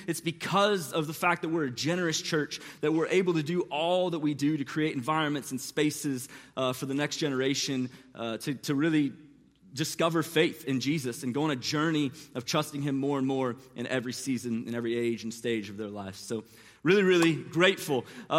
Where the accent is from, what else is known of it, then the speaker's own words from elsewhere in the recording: St. Louis, Missouri, United States; And I'm from St. Louis, like so I'm not a Braves fan